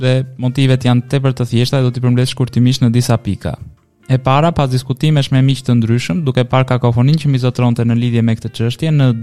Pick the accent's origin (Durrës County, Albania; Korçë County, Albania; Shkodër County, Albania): Korçë County, Albania; Korçë; si një korçar lindur dhe rritur në atë qytet